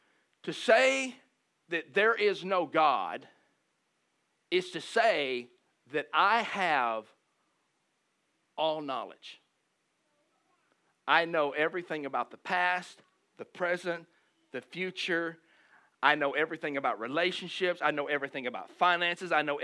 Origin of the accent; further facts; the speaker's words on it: the South, United States; Because in the South, I'm from the South, so I can say this.